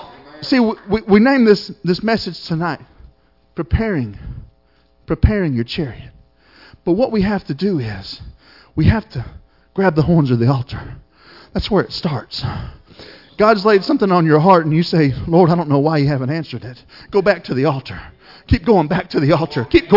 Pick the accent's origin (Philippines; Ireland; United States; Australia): United States; Florida; Because, like I said, I'm from Florida. Our ravens are like that.